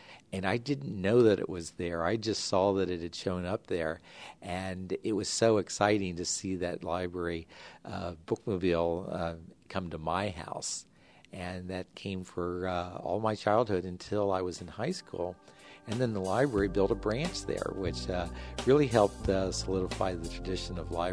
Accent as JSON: {"language": "English", "town": "Dayton", "region": "Ohio", "country": "United States", "tie": "born or raised there", "said": "Well, I grew up actually in East Dayton. My mother and father, they had a home on Wilmire, which is just off of Linden Avenue in East Dayton."}